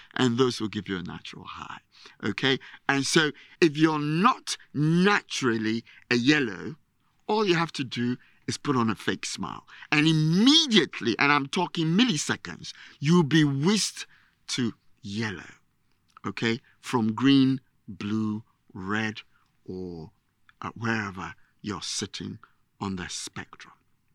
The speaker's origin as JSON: {"language": "English", "country": "Ghana", "said": "Because typically, and I'm Ghanaian, we Ghanaians are not able to speak truth to power."}